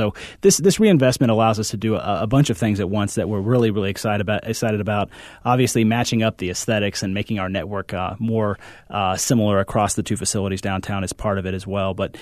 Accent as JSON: {"language": "English", "region": "Indiana", "country": "United States", "tie": "born or raised there", "said": "So I grew up in northern Indiana, actually, in a small farming community."}